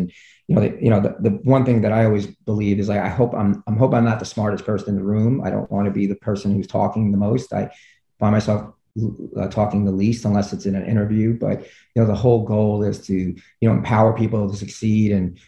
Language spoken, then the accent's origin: English; New York City, New York, United States; I come from, you know, I grew up in the Bronx.